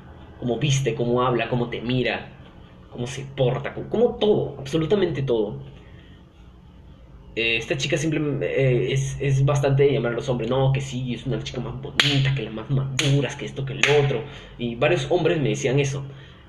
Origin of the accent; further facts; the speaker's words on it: Peru; Mi idea es de que el Perú acá, porque soy peruano, está muy desactualizado en lo que es presencia online.